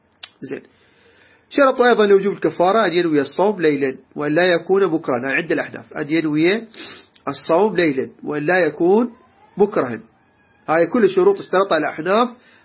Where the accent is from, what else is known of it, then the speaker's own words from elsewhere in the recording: Iraq; عندنا بالعراق نقول صار عصبي